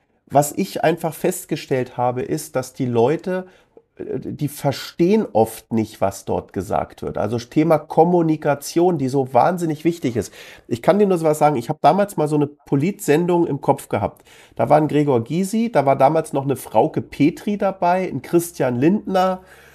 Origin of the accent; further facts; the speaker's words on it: Berlin, Germany; meine ganze Familie kommt ja übrigens aus Hamburg, ja. Ich bin der einzige Berliner. Sogar mein Bruder ist in Hamburg geboren